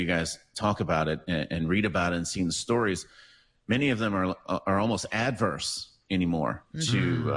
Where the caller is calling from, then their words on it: Dallas, Texas, United States; I'm calling in from Dallas this morning